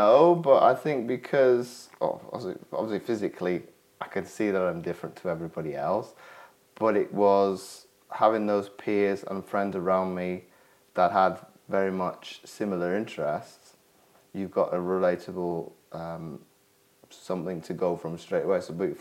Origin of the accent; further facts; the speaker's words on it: Belgium; I was brought up in Belgium with parents both in the military.